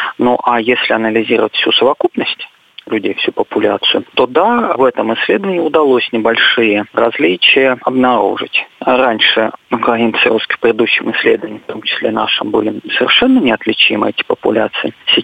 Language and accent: Russian; Russia; я себя считаю русским